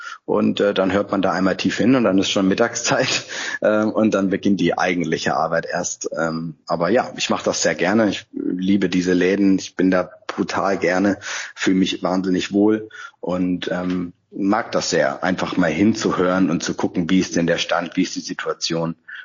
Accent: Freiburg, Baden-Württemberg, Germany; now in Hamburg, Germany; Ich bin ja gebürtiger Freiburger, aber seit 15 Jahren in Hamburg und auch seit 15 Jahren auf St. Pauli, entweder wohnhaft oder tätig

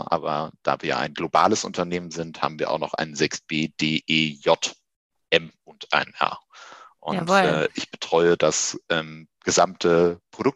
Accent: Wuppertal, North Rhine-Westphalia, Germany; also born or lived in Düsseldorf; Ich bin gebürtiger Düsseldorfer und aufgewachsen in Wuppertal, habe dort 20 Jahre lang meines Lebens verbracht

